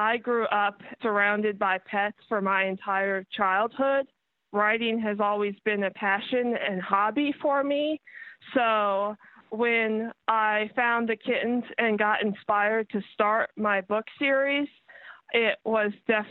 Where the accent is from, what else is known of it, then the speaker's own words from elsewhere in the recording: Plano, Texas, United States; I grew up in Plano, Texas, just north of Dallas